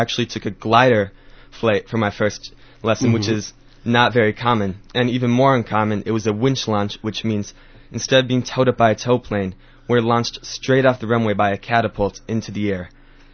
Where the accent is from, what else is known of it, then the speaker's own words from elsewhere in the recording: Northfield, United States; Yeah, I'm from Northfield.